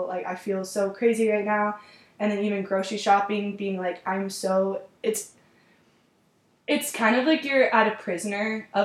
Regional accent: Phoenix, Arizona, United States; I'm from Phoenix, Arizona. I'm currently a junior at the U of A studying public health

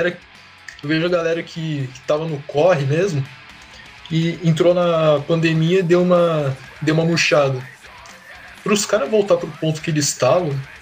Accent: Mogi das Cruzes, São Paulo, Brazil; Eu sou de Mogi das Cruzes, que é região metropolitana aqui de São Paulo.

